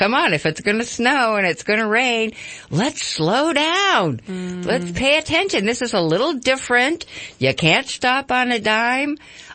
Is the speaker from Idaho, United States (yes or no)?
yes; Idaho, United States; moved away; I was raised in Idaho.